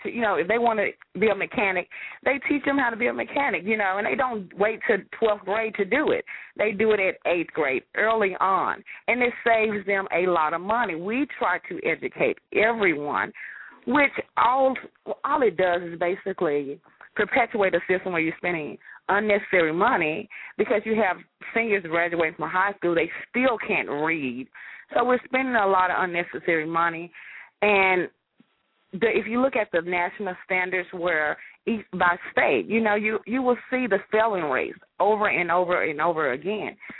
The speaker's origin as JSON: {"language": "English", "town": "Memphis", "region": "Tennessee", "country": "United States", "said": "I'm from Memphis."}